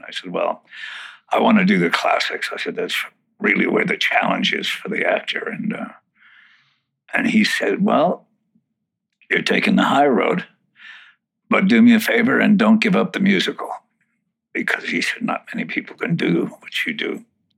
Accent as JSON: {"language": "English", "town": "Winnipeg", "region": "Manitoba", "country": "Canada", "tie": "born there", "said": "Born in Winnipeg, Manitoba, Canada."}